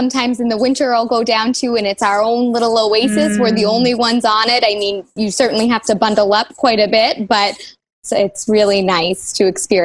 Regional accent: Durham, New Hampshire, United States; also born or lived in Boston; now in Wells, United States; But I was born in Boston, but grew up in New Hampshire. So not too far away in Durham, about a half hour away where UNH is.

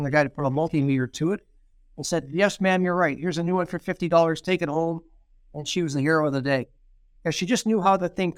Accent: Fort William, Ontario, Canada; I was a Fort William guy.

